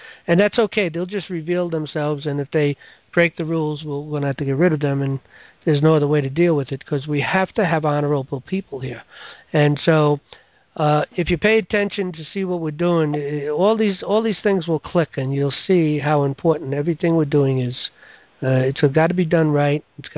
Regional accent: New York, United States; from Dutchess County

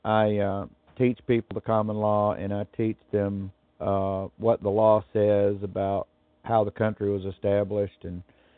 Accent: Dallas, Texas, United States; I'm from Dallas, Texas.

